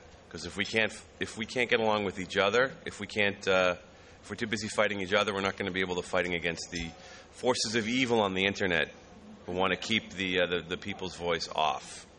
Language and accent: English; United States; I am from the United States, but my mother's family is from Quebec and Prince Edward Island. Okay, so I've got feet in different places.